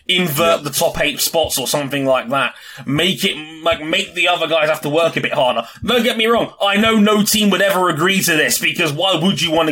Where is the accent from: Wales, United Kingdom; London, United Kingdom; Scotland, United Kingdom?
London, United Kingdom; We're going to London, baby! My hometown!